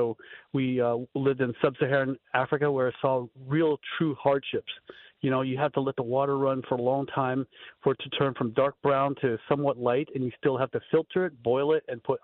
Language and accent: English; Vietnam; now in United States; So I came to Vietnam from Vietnam in 1975. My father was marked for death or going to be sent to a re-education camp because he was a high-ranking government official. And so we fled over here and we came to the United States